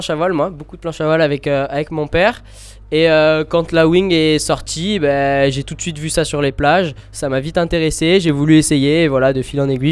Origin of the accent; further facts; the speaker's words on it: Corsica, France; je viens de Corse, j'ai 17 ans